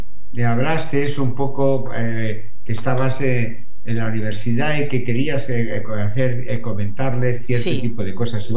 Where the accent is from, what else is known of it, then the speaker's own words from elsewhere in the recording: Tarragona, Catalonia, Spain; born there; Yo soy muy, muy meridional. Nací en el extranjero, porque nací en Tarragona, en Cataluña